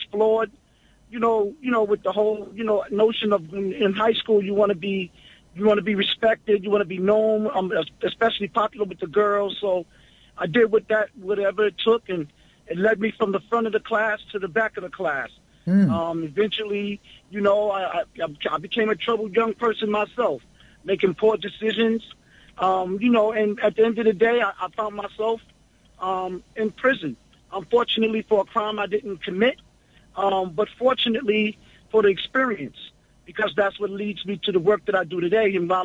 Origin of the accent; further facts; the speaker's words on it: New York City, New York, United States; I am a native New Yorker, proud brother, Brooklynite. I was born and raised in Brownsville in East New York, Brooklyn.